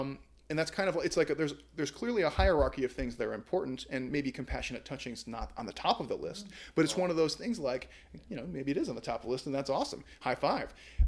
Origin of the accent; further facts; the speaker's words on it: Midwest, United States; I'm from the Midwest. It's supposed to be like zero right now.